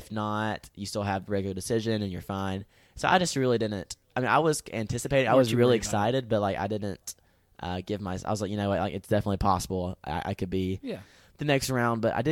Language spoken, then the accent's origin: English; Georgia, United States; Even though I'm from South Georgia, I mean, I like the change.